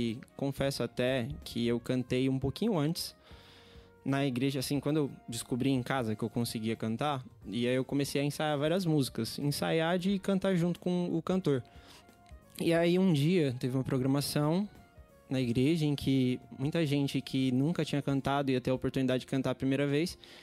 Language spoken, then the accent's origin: Portuguese; Guarulhos, São Paulo, Brazil; Eu sou de Guarulhos, desde nascença mesmo. Nascido e crescido em Guarulhos.